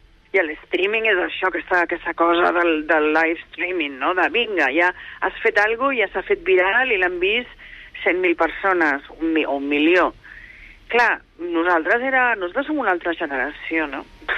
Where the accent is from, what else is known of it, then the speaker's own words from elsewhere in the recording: Barcelona, Catalonia, Spain; Jo visc a Gràcia encara, vull dir, és un tros de la meva infantesa, no?